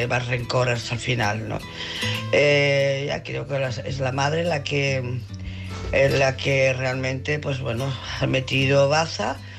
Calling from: Barcelona, Catalonia, Spain; de Barcelona.

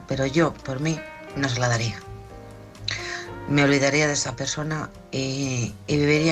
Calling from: Alcorcón, Community of Madrid, Spain; de Alcorcón.

